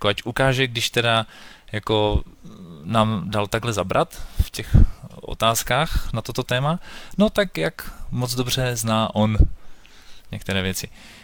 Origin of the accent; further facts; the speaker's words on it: Ostrava, Moravian-Silesian Region, Czechia; Na to, že jsme chudí kluci z Ostravy, tak něco bude.